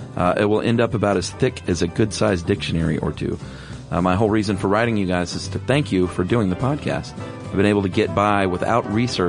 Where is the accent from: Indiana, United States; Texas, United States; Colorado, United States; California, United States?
Texas, United States; And yes, I did say y'all because I'm from Texas.